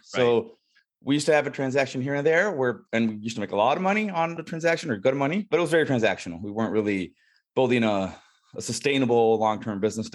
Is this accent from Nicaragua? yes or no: yes; Nicaragua; moved away as an adult; I'm half Nicaraguan, part American. And I grew up in Nicaragua a lot of my life. I lived there from like 6 years old to 18.